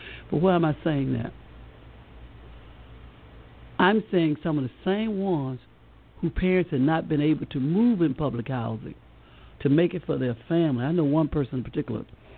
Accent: Montgomery, Alabama, United States; born there; I remember in Montgomery, when I was born on McGowan Street

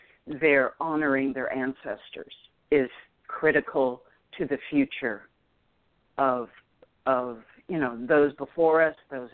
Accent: Philippines; first language Tagalog; English is a second language; So it kind of brought me back to my own experience of not learning my native tongue.

